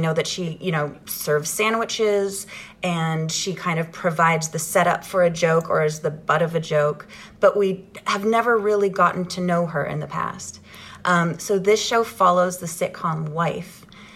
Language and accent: English; Ottawa, Ontario, Canada; I grew up in Ottawa, Ontario, Canada. I'm an only kid. Both of my parents started out as teachers